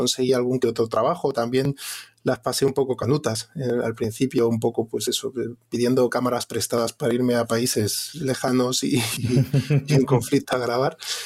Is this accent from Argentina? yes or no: no; Madrid, Community of Madrid, Spain; born there; nací aquí, o sea, nací en Madrid, pero sí que mi familia, o parte de mi familia, mi madre es de Canarias, por eso me pusieron el nombre canario